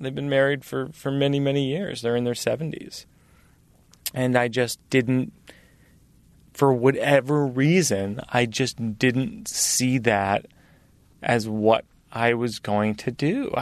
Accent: Massachusetts, United States; I grew up in Massachusetts where Larry Bird was the hero

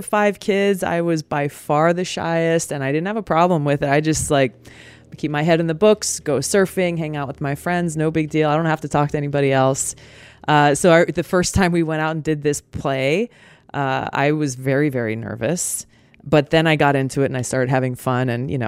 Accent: Hawaii, United States; Growing up in Hawaii, it may not surprise you that my playground was in the ocean and in the mountains

